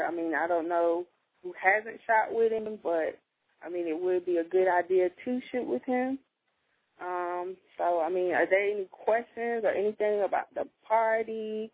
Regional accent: Texas, United States; representing Texas, my home state.

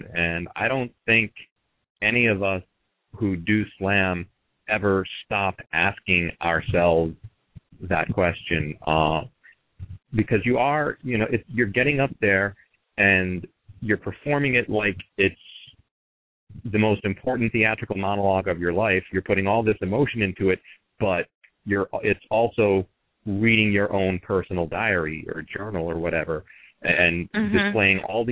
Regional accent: Providence, Rhode Island, United States; I'm being from Providence, Rhode Island. We've got a very strong slam team.

